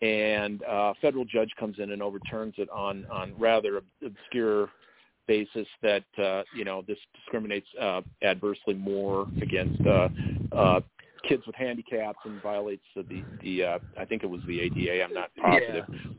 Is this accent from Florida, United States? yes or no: no; Iowa, United States; My home state of Iowa, I've been following this a little bit.